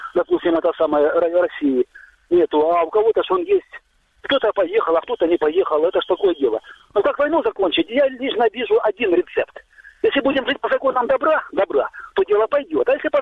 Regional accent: Western Ukraine, Ukraine; born there; Ну, я вообще-то родился на Западной Украине, а здесь живу.

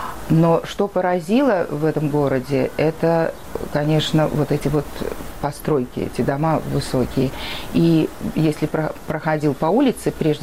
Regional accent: Saint Petersburg, Russia; moved away as an adult; Я родилась в Ленинграде, выросла в Ленинграде

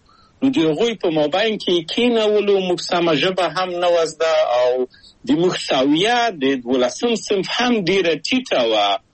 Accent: Kabul, Afghanistan; moved away as an adult; now in Czechoslovakia

